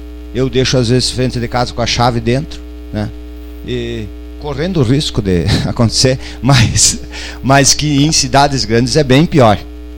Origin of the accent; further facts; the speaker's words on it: Pejuçara, Rio Grande do Sul, Brazil; Eu faço 50 daqui uns dias também, né? E nasci e estou aí ainda em Pejuçara, né?